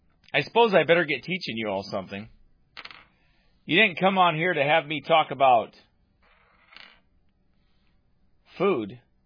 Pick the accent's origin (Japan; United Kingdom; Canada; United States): Canada; I'm Canadian.